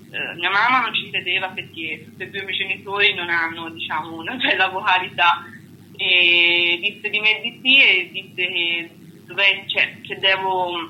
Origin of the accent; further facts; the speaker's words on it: Florence, Tuscany, Italy; Sono di Firenze.